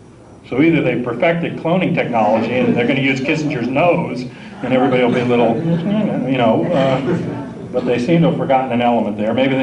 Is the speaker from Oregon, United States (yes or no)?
no; Virginia, United States; I grew up in Virginia, but he's a little bit south of me